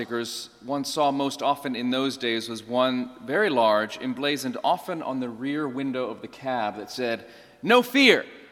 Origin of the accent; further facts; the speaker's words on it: North Carolina, United States; Growing up in North Carolina, I saw a lot of pickup trucks on the road.